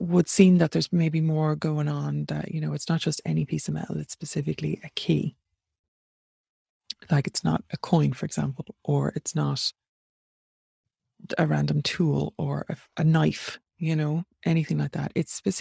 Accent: Ireland; I am an Irish witch, three, if you want to call me, user of native Irish magic, priest, practitioner, from Ireland.

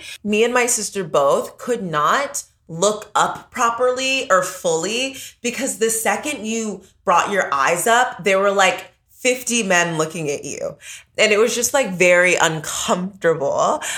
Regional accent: Houston, Texas, United States; Because I'm Nigerian. I'm from Houston, Texas.

